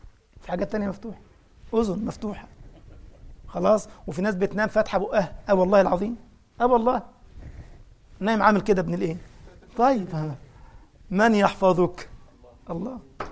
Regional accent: Egypt; طبعا كلمة أخصو عندنا في مصر عندهم كلمة قبيحة قوي

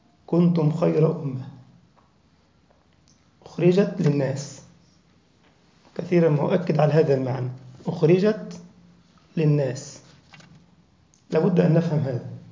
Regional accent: Egypt; وقف كده على نهر النيل عندنا في مصر

